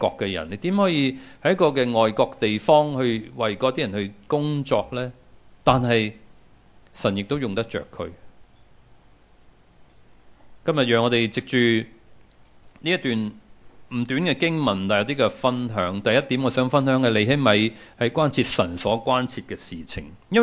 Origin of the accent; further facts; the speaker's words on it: China; 我們國家我們不是以色列人，我們是中國人。